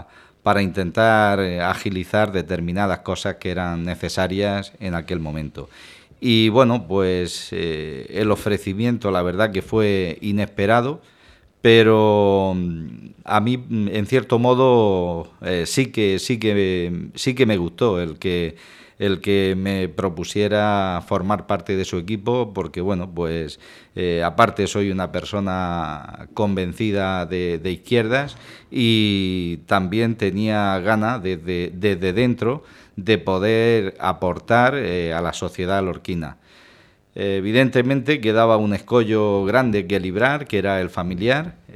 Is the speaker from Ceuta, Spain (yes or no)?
no; Lorca, Region of Murcia, Spain; Desde muy pequeño he formado parte de asociaciones de vecinos de aquí de La Viña, uh-huh, del Consejero, de donde soy nacido, donde he nacido.